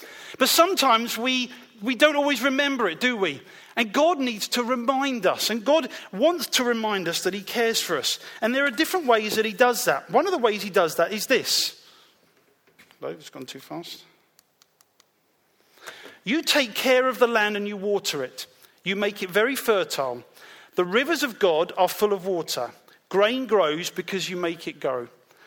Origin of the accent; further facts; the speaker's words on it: Peckham, London, United Kingdom; I was a boy from Peckham.